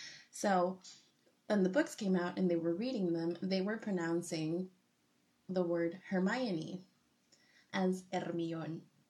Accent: United States; accent: American; I was told that it might be fun to add my gringo accent.

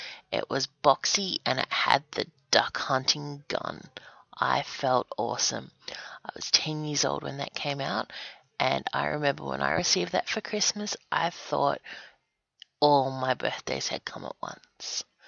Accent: Australia; If you can listen to my accent, you'll realize that I'm from Australia

